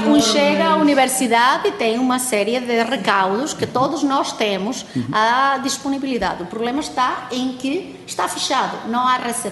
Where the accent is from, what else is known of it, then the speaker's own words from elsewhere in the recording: Portugal; eu sou portuguesa e eu quero trabalhar cá em Portugal